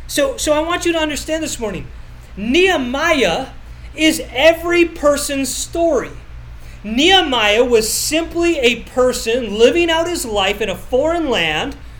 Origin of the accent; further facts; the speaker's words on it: Canada; for me as a farm boy growing up in Canada